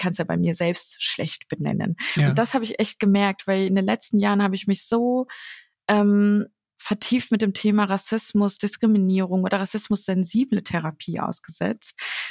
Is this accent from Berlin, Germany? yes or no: no; Kirchhain, Hesse, Germany; bin eigentlich in meiner Heimat, da wo ich halt aufgewachsen bin. Mhm. In der Nähe von Marburg, in Kirchhain tatsächlich.